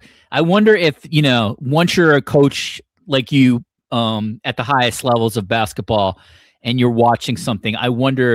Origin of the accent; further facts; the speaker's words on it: New York, United States; But I'm a New Yorker